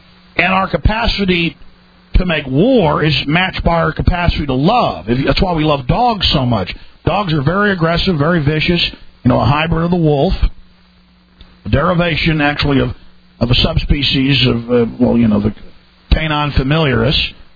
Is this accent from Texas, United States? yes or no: yes; Dallas, Texas, United States; growing up in Dallas, for some reason during the 80s, it was a lot rougher